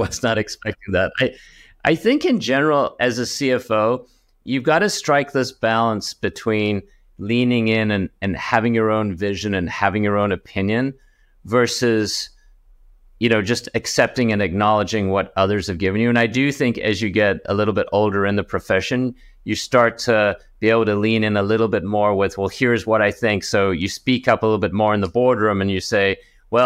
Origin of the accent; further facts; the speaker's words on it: Cape Town, Western Cape, South Africa; I grew up in Cape Town, South Africa.